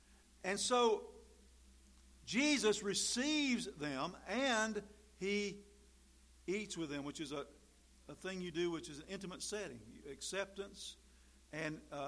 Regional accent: North Carolina, United States; I grew up my church in North Carolina

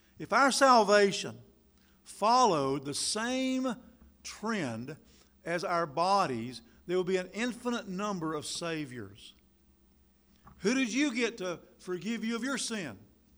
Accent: North Carolina, United States; Well, I know from growing up in North Carolina, and we had commercials

